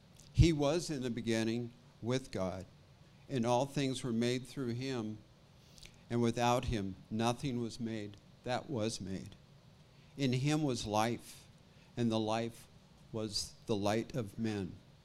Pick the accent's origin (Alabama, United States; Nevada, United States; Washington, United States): Washington, United States; We're originally from Washington State, and from the rain and the moss. Now we live here in the desert and the heat.